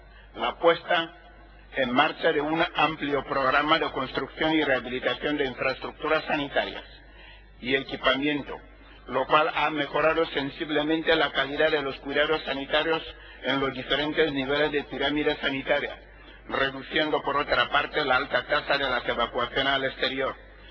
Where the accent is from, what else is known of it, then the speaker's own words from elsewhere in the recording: Equatorial Guinea; Señora presidenta, en mi país, Guinea Ecuatorial